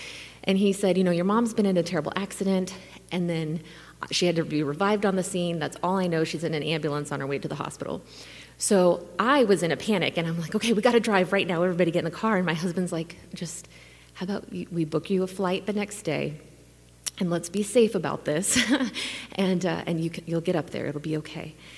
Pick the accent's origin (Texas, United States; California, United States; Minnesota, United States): Texas, United States; also born or lived in Lansing; now in Oklahoma City, United States; I'm from Oklahoma City. So originally I'm from Texas, but I did live in Lansing for a few years.